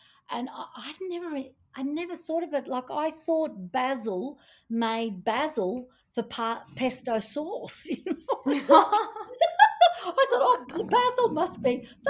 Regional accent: Sydney, New South Wales, Australia; I'm from Sydney, so I used to go down to the Blue Mountains

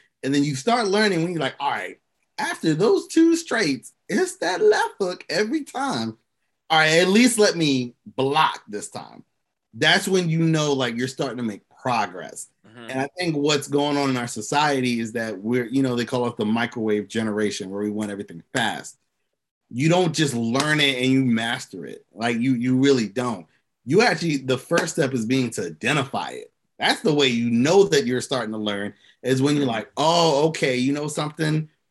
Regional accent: Florida, United States; Like, I am from Florida. I do Florida shit.

